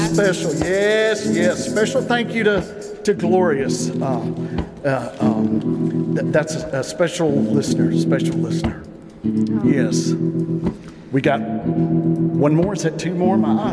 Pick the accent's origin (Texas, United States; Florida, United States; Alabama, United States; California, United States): Alabama, United States; Troy; Troy, Alabama, my birth, my hometown.